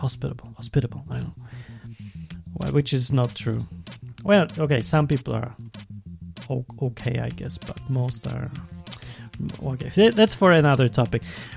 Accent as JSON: {"language": "English", "town": "Kraków", "region": "Lesser Poland", "country": "Poland", "tie": "born there", "second_language": "English", "said": "I was born in Kraków, and when I was a kid, it was just normal to be raised with pigeons."}